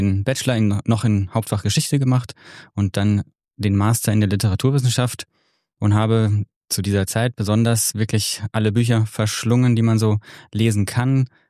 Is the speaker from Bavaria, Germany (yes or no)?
no; Freiburg im Breisgau, Baden-Württemberg, Germany; ich bin 1985 geboren in Freiburg im Breisgau, also in Baden-Württemberg